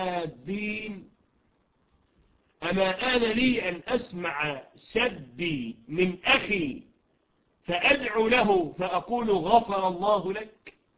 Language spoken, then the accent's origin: Arabic; Egypt; نحن في بلدنا مصر نعاني من فتن عجيبة